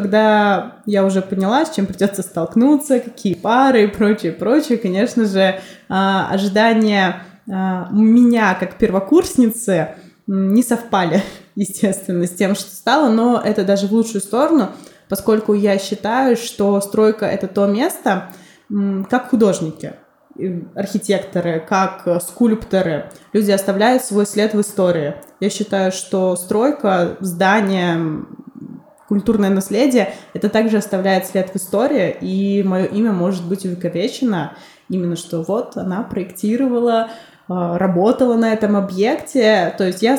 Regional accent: Syzran, Samara Oblast, Russia; в своем родном городе я из Сызрани, который стоит на реке Волга, прекрасная река.

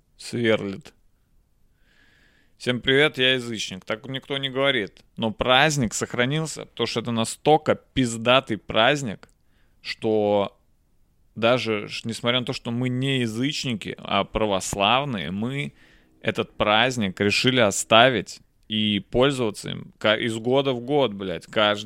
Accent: Nizhny Novgorod, Nizhny Novgorod Oblast, Russia; я, как коренной житель, как уроженец Нижнего Новгорода, я в шоке.

